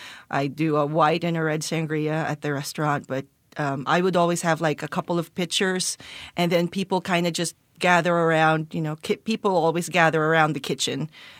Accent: Santa Lucia, Metro Manila, Philippines; So I grew up in a town called Santa Lucia, which is part of the greater metropolitan Manila area.

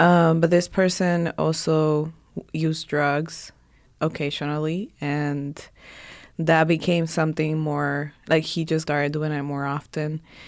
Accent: Puerto Rico; also born or lived in Dominican Republic; I am from the Dominican Republic, but I was raised in Puerto Rico.

